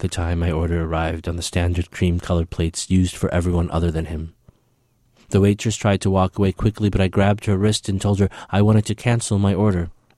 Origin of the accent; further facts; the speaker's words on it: Peoria, Illinois, United States; also born or lived in Ethiopia; sort of loosely based on my own experiences of growing up in Peoria after leaving Ethiopia as a young child.